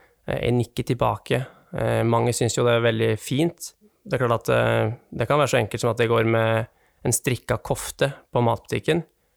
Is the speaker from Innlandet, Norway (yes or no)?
yes; Vinstra, Innlandet, Norway; also born or lived in Lillehammer; Jeg er fra Vinstra. Jeg er oppvokset på Vinstra. Jeg har bodd mange år på Lillehammer.